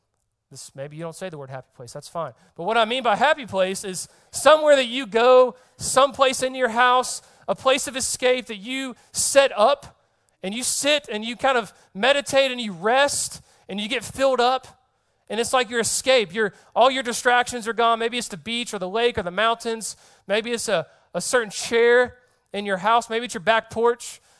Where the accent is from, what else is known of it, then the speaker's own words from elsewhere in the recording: Georgia, United States; The Georgia Bulldogs, I'm from Georgia. I'm a dogs fan.